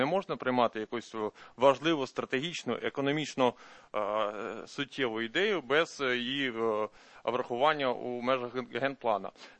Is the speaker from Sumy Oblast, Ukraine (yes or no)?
no; Odesa, Odesa Oblast, Ukraine; Я хочу взяти слово як і мажоритарник, і як одесит.